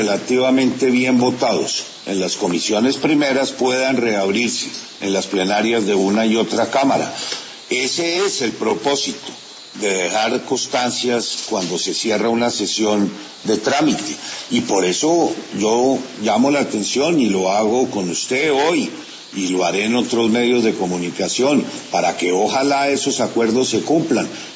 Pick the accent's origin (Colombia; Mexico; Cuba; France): Colombia